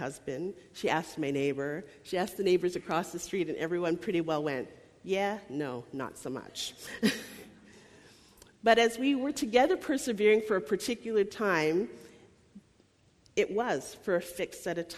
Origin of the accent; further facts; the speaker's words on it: Montreal, Quebec, Canada; I am from Montreal.